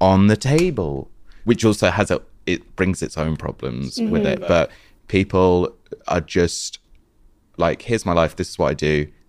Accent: London, United Kingdom; growing up in London, the roads didn't look that straight and the houses weren't that big

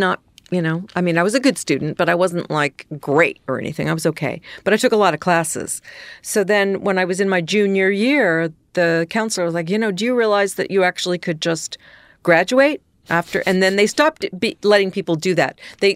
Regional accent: Kansas, United States; born there; I was born in Kansas.

